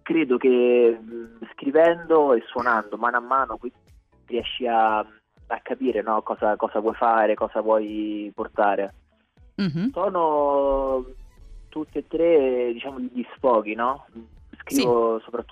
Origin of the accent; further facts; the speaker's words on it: Rome, Lazio, Italy; Io da romano, però nell'ultimo periodo, negli ultimi due anni